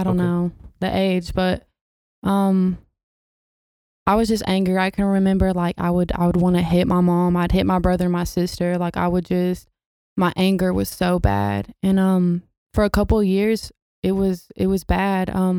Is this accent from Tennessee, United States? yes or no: yes; Knoxville, Tennessee, United States; also born or lived in Chattanooga; Okay. Well, I'm from Knoxville, Tennessee. I moved to Chattanooga when I was in third grade, so I was pretty young.